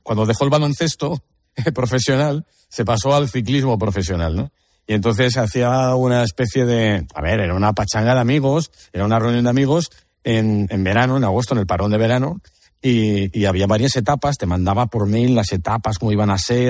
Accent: Oviedo, Asturias, Spain; He de decir que yo soy de Oviedo, pero mi madre es de Gijón

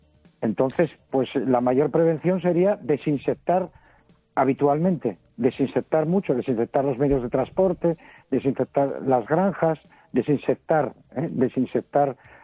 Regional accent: Asturias, Spain; yo soy asturiano, trabajo en Asturias.

